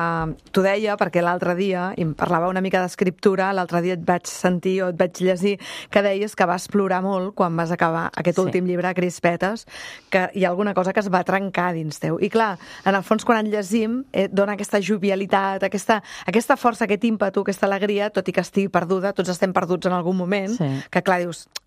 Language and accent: Catalan; Tarragona, Catalonia, Spain; Jo sóc de Tarragona i no em sap greu dir-ho.